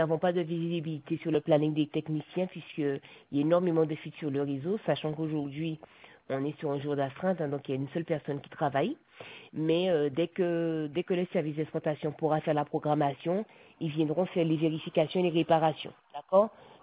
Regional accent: Guadeloupe, France; Je suis guadeloupéenne, mais je ne connais pas tous ces endroits-là.

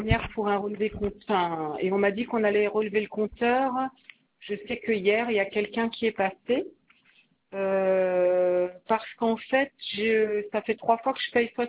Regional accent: Grand Est, France; chez nous, en Alsace, on dit toujours qu'il faut d'abord payer et ensuite réclamer.

